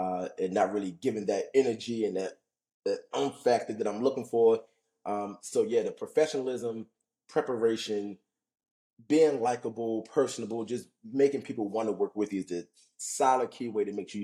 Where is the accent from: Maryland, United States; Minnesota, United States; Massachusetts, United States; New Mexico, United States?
Maryland, United States; Baltimore; moved away as an adult; now in Atlanta, United States; I'm a photographer. I'm from Baltimore.